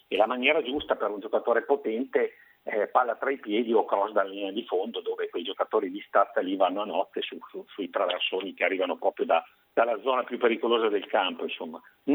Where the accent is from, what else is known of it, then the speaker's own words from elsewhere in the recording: Mozzano, Tuscany, Italy; noi siamo di Mozzano tutte e due